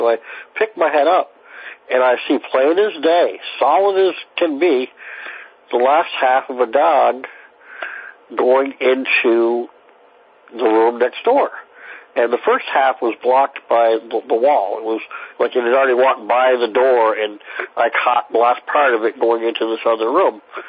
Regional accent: Vermont, United States

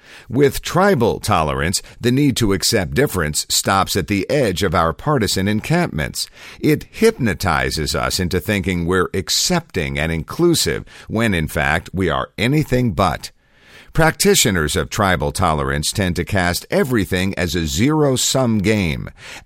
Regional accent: Utah, United States; the Utah Compromise, an historic anti-discrimination law passed by my home state's legislature in 2015

